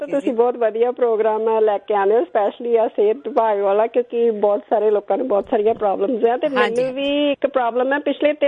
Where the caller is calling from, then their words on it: Vancouver, British Columbia, Canada; ਆਪਾਂ ਦੇਖ ਲੋ ਇੱਥੇ ਵੀ ਕੈਨੇਡਾ ਚ ਬੈਠ ਕੇ ਵੀ ਵੈਨਕੂਵਰ ਤੁਹਾਡਾ ਪ੍ਰੋਗਰਾਮ ਸੁਣਦੇ ਆ।